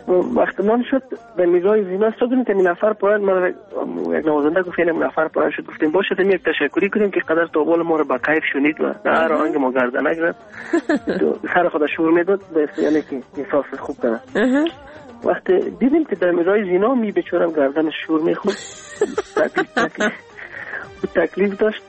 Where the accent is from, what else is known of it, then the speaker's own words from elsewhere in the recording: Afghanistan; از افغانستان هستم